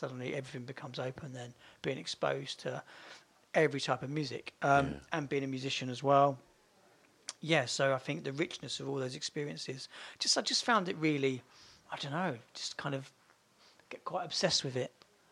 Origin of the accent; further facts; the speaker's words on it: Bletchley, South East England, United Kingdom; where I was growing up in Bletchley, it was quite sterile regarding culture.